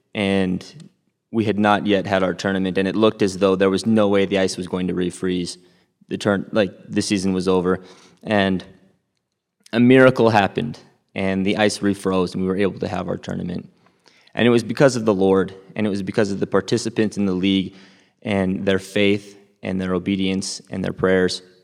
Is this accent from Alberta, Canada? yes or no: yes; Alberta, Canada; I'm from Alberta, Canada, and this year was a very special year.